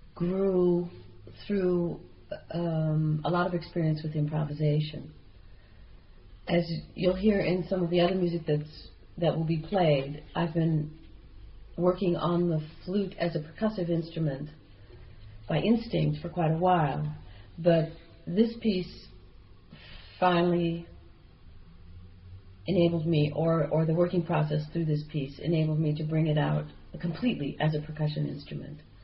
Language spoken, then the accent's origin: English; United States; moved away as an adult; now in Netherlands; Well, I grew up in America, in the United States, and about 6 years ago came over to Holland.